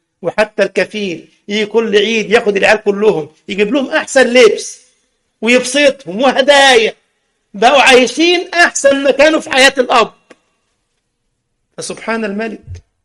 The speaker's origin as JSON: {"language": "Arabic", "country": "Egypt", "said": "كنا بنقوم قديما على كفالة الأيتام وكذا في الجمعية الشرعية عندنا في مصر"}